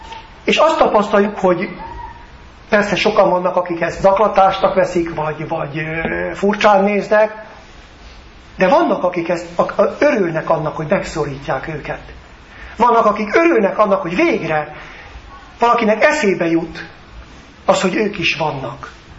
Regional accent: Budapest, Hungary; Még Budapest is, ahonnan én jöttem.

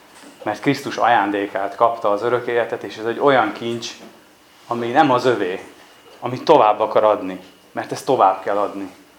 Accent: Szabolcs-Szatmár-Bereg, Hungary; Én ezt úgy tudnám nektek elmondani, mint szabolcsi ember, aki nagyon szereti Szabolcsot

